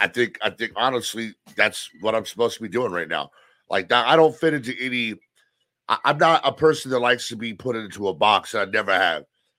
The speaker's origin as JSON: {"language": "English", "region": "California", "country": "United States", "tie": "born or raised there", "also_born_or_lived": "Texas / Colorado", "said": "I lived in Texas for 4 years. I lived in Colorado for 2 years. I lived in Chicago for 6 months. I grew up in Northern California, been up and down the coast."}